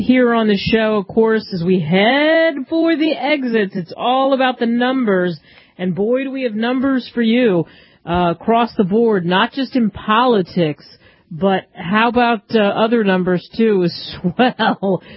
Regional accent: New Jersey, United States; maybe it's because I'm from Jersey.

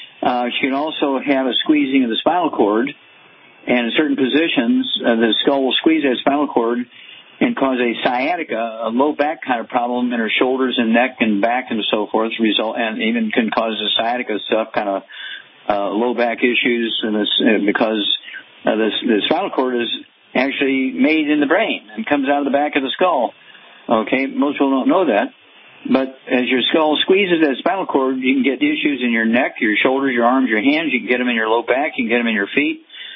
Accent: Missouri, United States; let's go to Missouri, my home state.

